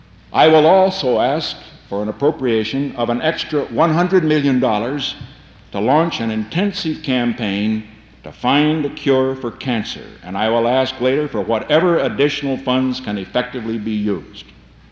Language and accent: English; Whittier, California, United States; I discovered the other day that my hometown of Whittier, California, which has a population of 67,000, has a larger budget for 1971 than the entire federal budget was in 1791.